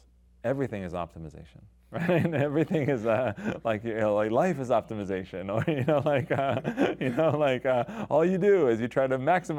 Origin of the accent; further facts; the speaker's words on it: Israel; You know, probably growing up in Israel had to do something with it.